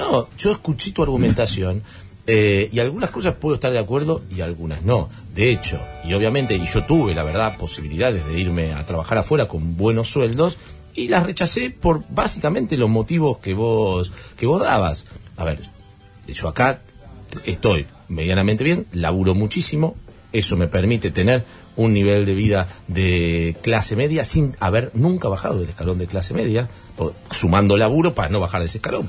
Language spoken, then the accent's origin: Spanish; Argentina; siendo argentino en otro lugar del mundo es mucho más difícil seguramente encontrarlo, pero acá lo tenés